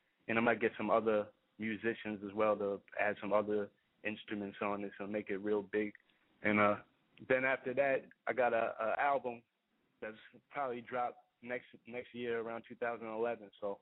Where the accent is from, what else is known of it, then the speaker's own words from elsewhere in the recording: Queens, New York, United States; growing up in Queens, I come from just a regular middle-class family